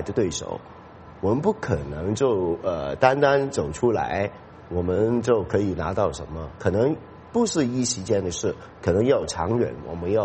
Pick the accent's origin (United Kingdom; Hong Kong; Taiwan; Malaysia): Hong Kong; 我们香港人很担心